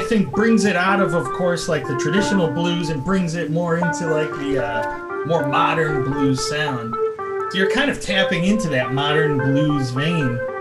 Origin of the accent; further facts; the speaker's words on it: Chicago, Illinois, United States; I grew up in the Chicago area, so come on. Got to have a little love for the Chicago blues.